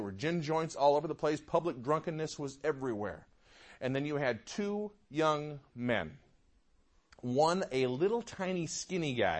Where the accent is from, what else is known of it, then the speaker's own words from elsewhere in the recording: Detroit, Michigan, United States; I grew up in the Metro Detroit area.